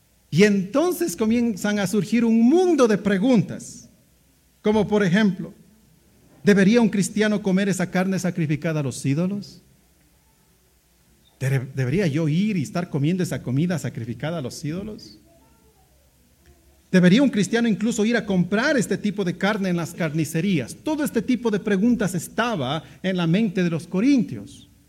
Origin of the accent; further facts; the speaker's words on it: Loja, Ecuador; Yo soy de Loja.